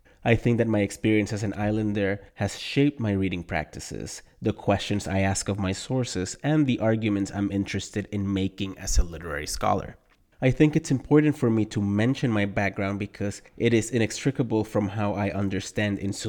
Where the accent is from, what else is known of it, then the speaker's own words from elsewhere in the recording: Puerto Rico; Growing up in Puerto Rico